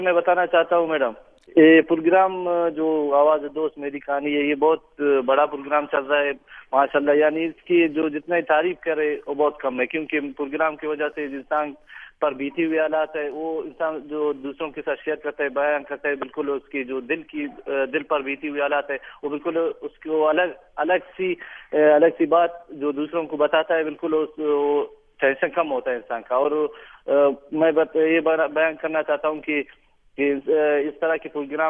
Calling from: Dalbandin, Balochistan, Pakistan; میں ڈسٹرکٹ چاہی دالبند سے بات کر رہا ہوں۔

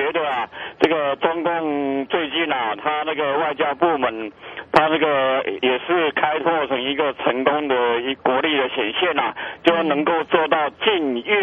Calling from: Taichung, Taiwan; 我是台中的

